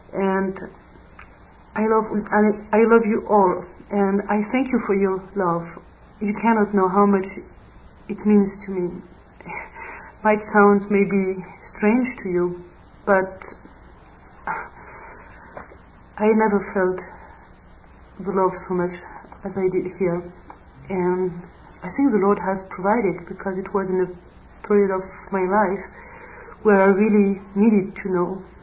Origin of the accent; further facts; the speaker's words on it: Germany; English is a second language; from Germany, and well